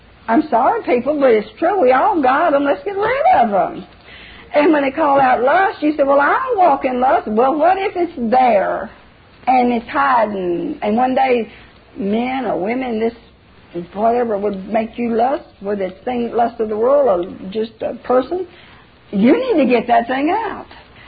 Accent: the South, United States; I'm from the South too, you all.

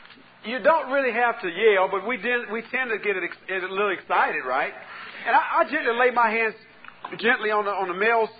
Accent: Texas, United States; Men, you might be careful with your ties. I'm from Texas.

